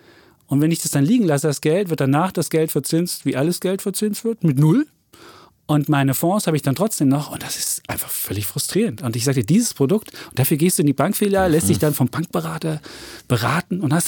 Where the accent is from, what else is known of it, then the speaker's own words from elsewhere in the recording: eastern Germany, Germany; Ich bin im Osten groß geworden